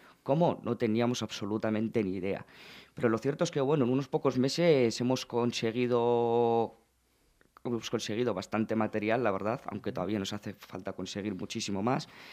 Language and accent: Spanish; Western Sahara; la mayoría somos jóvenes saharauis